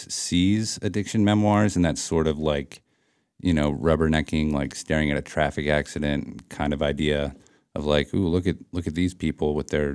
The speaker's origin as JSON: {"language": "English", "region": "New Jersey", "country": "United States", "tie": "born or raised there", "said": "I grew up in New Jersey, similar to the protagonist."}